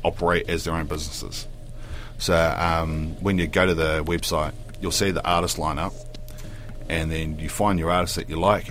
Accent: Christchurch, Canterbury, New Zealand; But like, being down in the South Island, I'm born and raised in Christchurch

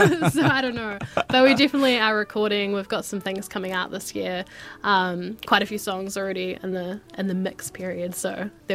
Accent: Christchurch, Canterbury, New Zealand; I'm from Christchurch originally, so when I came here to study originally, I was driving back like every fortnight.

